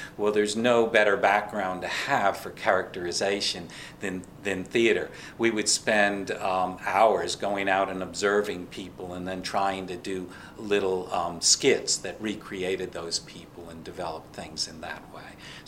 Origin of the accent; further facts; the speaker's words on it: East Orange, New Jersey, United States; moved away as an adult; now in McLeansville, United States; Well, I grew up in East Orange, New Jersey, and came down here for a job in the mid-70s.